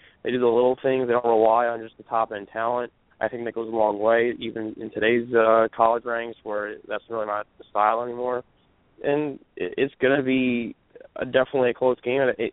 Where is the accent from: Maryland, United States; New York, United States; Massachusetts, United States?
New York, United States; I have no allegiance to Kentucky Wildcats. I'm from New York. What do I care about the Kentucky Wildcats?